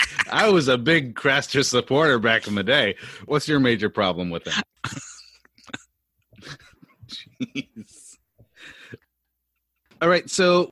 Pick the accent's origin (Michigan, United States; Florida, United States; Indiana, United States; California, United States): California, United States; when people ask where we grew up, we always say Northern California or Bay Area. We do not want to be associated with Southern California.